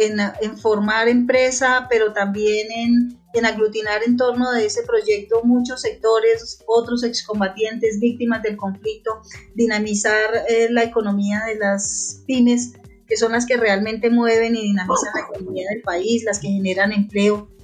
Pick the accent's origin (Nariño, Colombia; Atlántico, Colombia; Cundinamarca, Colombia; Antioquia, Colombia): Antioquia, Colombia; also born or lived in Tolima; Pues yo nací en el Tolima, pero pues mi vida prácticamente la viví en Antioquia, pero como anduve por varias cárceles del país, entonces se me pegaron muchos acentos, entonces soy un híbrido todo extraño.